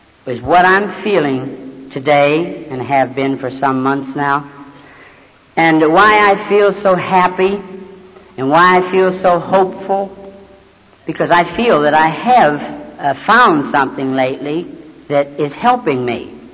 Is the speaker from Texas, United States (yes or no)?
yes; Houston, Texas, United States; I have worn out I don't know how many groups in my hometown of Houston the last few months